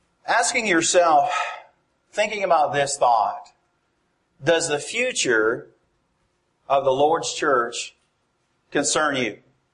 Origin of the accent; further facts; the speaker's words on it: Canada; now in United States; I am living currently in Tennessee. I love it. But I am originally from Canada.